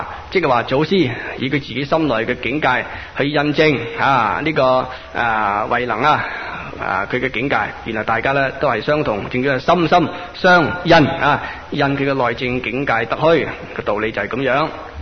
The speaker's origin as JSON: {"language": "Cantonese", "region": "Guangdong", "country": "China", "said": "所以我们广东人原来呢啊是边方的人啦"}